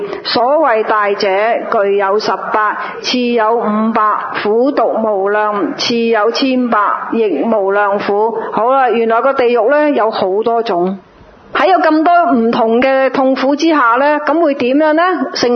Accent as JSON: {"language": "Cantonese", "region": "Guangdong", "country": "China", "said": "你哋记得我哋广东人叫还神啊"}